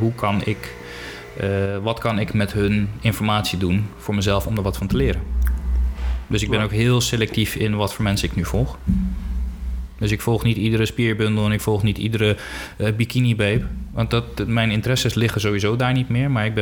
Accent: Curaçao; born there; Ja, maar ik ben geboren op Curaçao, dat kenden we daar niet.

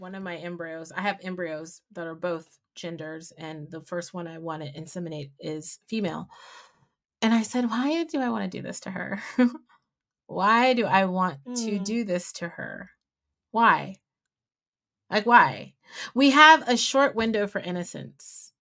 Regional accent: San Francisco, California, United States; And my mom and dad were like, we're going to LA, because I'm from San Francisco.

